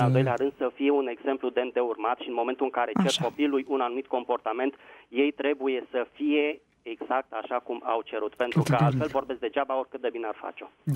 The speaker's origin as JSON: {"language": "Romanian", "region": "Bucharest", "country": "Romania", "said": "din București."}